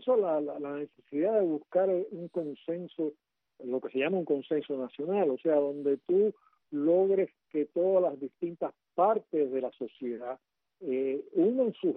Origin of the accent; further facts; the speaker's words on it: Cuba; nosotros los cubanos